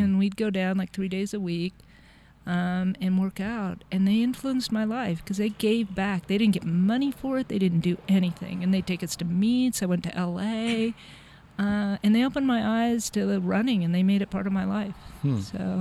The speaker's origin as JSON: {"language": "English", "town": "Pacific Grove", "region": "California", "country": "United States", "tie": "born or raised there", "said": "I grew up in Pacific Grove."}